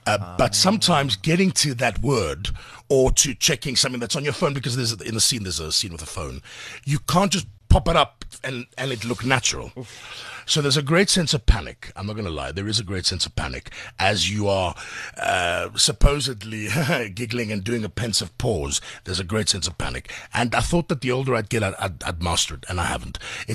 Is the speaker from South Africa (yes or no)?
yes; South Africa; In South Africa, we're not a melting pot. We are Khoza, we are Zulu, we are Greek, we're Italian, we are Irish.